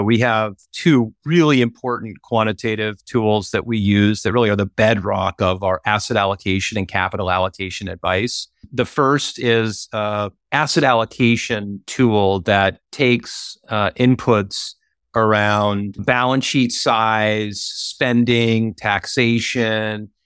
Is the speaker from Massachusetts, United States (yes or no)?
yes; Boston, Massachusetts, United States; I grew up in Boston and spent almost 30 years there. That was more of a established business community.